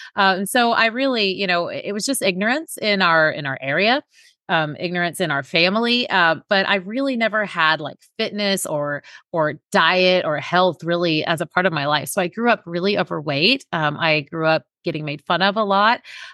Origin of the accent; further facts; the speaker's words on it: Oklahoma, United States; born there; I was born in Oklahoma in the Bible Belt, where we eat a lot of Southern cooking and a lot of fried food